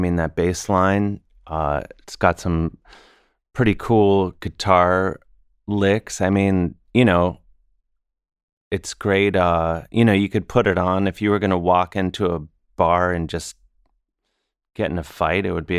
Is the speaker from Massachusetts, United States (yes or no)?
no; Cleveland, Ohio, United States; She is, though as a Clevelander, you know, we claim, growing up in Cleveland, you tend to claim anyone who even stopped for gas in the state of Ohio as a Clevelander.